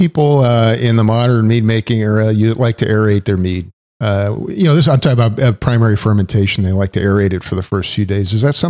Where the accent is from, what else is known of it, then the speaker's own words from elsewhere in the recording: New York, United States; Yeah, I grew up in New York, and you used to be able to get it off the press.